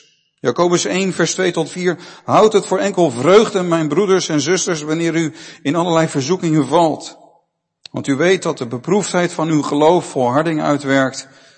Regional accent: Aerdenhout, North Holland, Netherlands; Ik ben opgegroeid in Aardenhout, dat ligt naast Heemstede. Ik zat op de middelbare school in Heemstede.

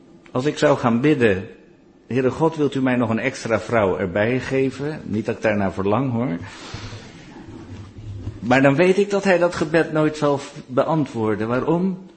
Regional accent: Netherlands; Als Nederlander zijn wij heel goed om anderen te beoordelen.

